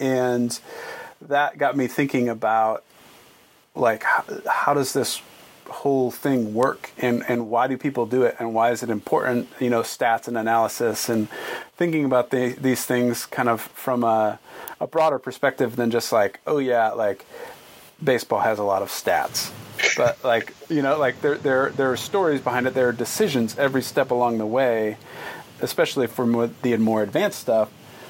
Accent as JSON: {"language": "English", "region": "Michigan", "country": "United States", "lives_now": "Chicago, United States", "said": "But I moved from Michigan, so I was a Tigers fan growing up, and then I moved to Chicago"}